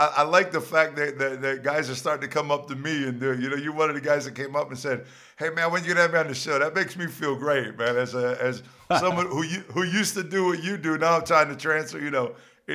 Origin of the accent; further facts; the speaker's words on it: New York, United States; You know, I'm a New Yorker, born and bred.